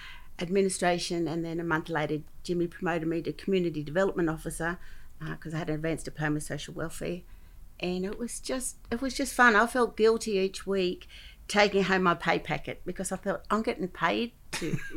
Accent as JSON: {"language": "English", "town": "Coonamble", "region": "New South Wales", "country": "Australia", "tie": "born there", "said": "I'm a Gamilaroi woman. I was born in Canamble."}